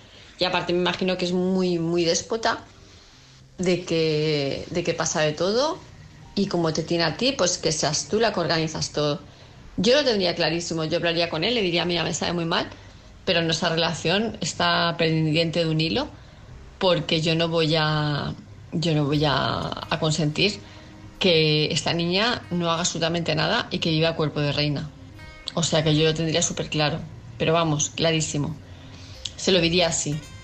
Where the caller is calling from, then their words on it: Palma, Balearic Islands, Spain; de Palma de Mallorca